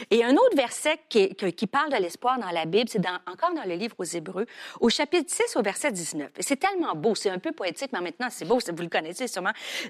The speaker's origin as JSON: {"language": "French", "town": "Rimouski", "region": "Quebec", "country": "Canada", "tie": "born or raised there", "said": "où j'étais à Rimouski, où ma ville natale, il faisait froid"}